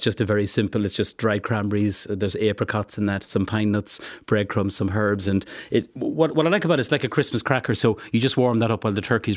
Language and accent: English; Cavan, Ulster, Ireland; We're from Cavan. We don't waste anything.